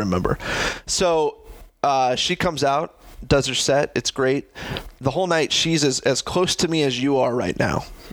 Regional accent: Ames, Iowa, United States; Booyah, I'm from Ames.

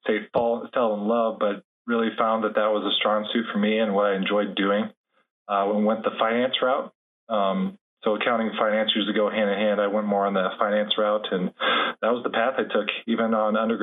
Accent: Fort Dodge, Iowa, United States; also born or lived in Manson; now in Minneapolis, United States; So I'm originally from Fort Dodge, Iowa. Digging a little bit deeper, fun fact, grew up initially in close to a small town called Manson, Iowa. Then we moved to the city, to Fort Dodge.

